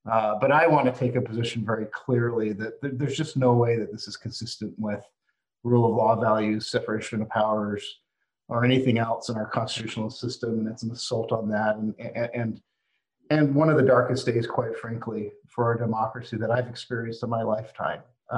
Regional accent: Nevada, United States; my home state Senator Harry Reid

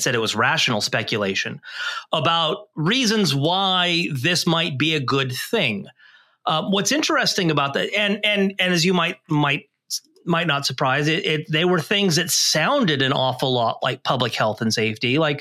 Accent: Arizona, United States; my home state of Arizona included

